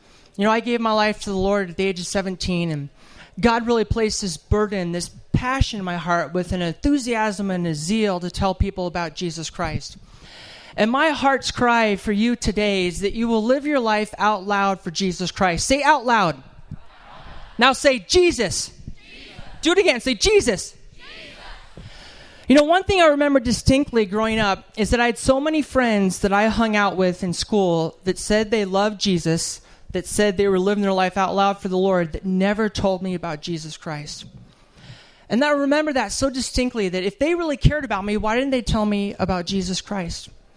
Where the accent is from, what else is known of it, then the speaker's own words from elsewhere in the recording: Petaluma, California, United States; now in Salem, United States; I grew up in California, Petaluma.